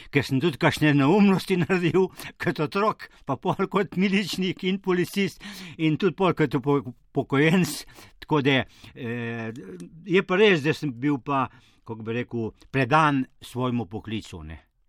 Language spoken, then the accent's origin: Slovenian; Volča, Upper Carniola, Slovenia; Tako smo tudi otroci se naučili, smo rekli, sem z doma z Volče.